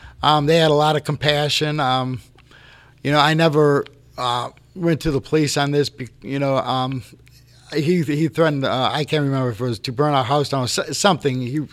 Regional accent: Cleveland, Ohio, United States; I grew up in the Cleveland area. I was adopted at 6 months old.

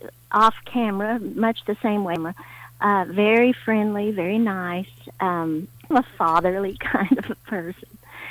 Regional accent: Oklahoma, United States; I lived in Oklahoma. I was born and raised in Oklahoma. And at 8, I started singing regularly on television there on WKY-TV.

